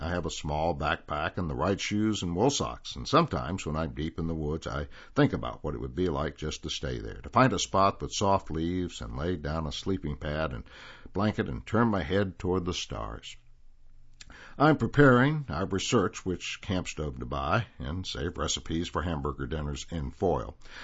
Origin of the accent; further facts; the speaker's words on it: Greensboro, North Carolina, United States; I sit on the patio in my hometown in Greensboro, where the stars are obscured by street lamps